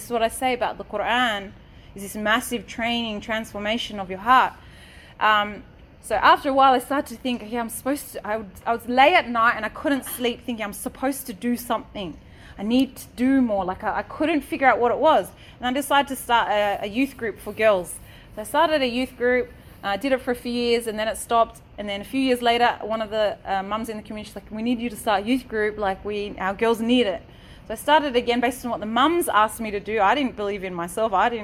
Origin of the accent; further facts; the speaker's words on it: Perth, Western Australia, Australia; the local neighborhood I grew up in Western Australia, in Perth, very small Muslim community back when I was growing up